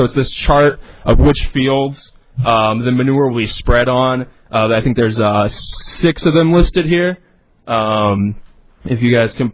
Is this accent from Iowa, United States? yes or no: yes; Huxley, Iowa, United States; born and raised in Huxley.